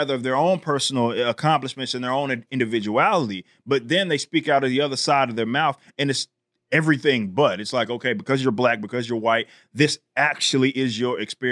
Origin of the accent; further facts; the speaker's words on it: Dallas, Texas, United States; I was raised from Oak Cliff, Texas, right, or, you know, around here in South Dallas.